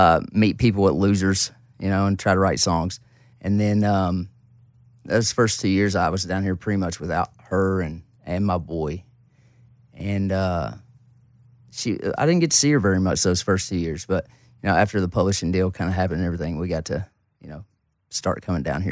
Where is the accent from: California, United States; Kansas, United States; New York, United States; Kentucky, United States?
Kentucky, United States; Caneyville; And I'm from Caneyville, which is about 3 hours west of there.